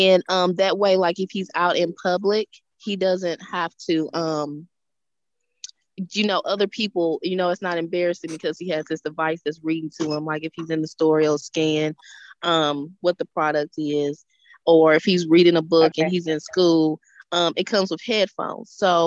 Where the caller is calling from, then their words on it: Tennessee, United States; I'm from Tennessee.